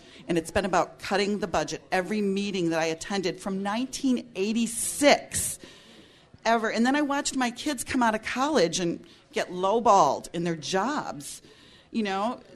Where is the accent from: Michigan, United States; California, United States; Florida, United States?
Michigan, United States; Ypsilanti; Excuse me, I'm from Ypsilanti, Michigan.